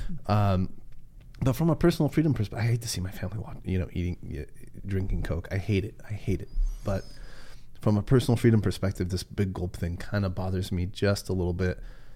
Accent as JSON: {"language": "English", "country": "Mexico", "lives_now": "United States", "said": "I see my family... like I said, we're immigrants from Mexico, right?"}